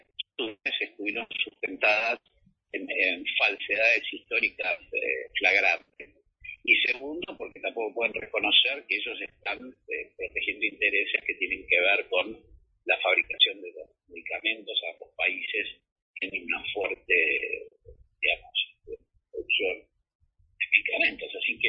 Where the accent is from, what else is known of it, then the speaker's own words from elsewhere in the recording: Argentina; desde nuestra propia identidad peronista, pero como argentinos también